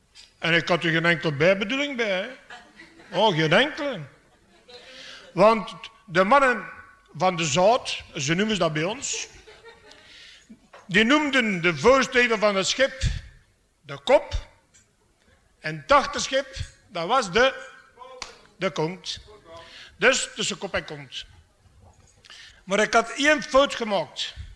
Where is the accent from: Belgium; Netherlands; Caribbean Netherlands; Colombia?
Belgium; Flanders; accent: Waaslands; Dus ik kom van de Vlaanders en ik kan geen Nederlands. Nu spreken ze Waaslands.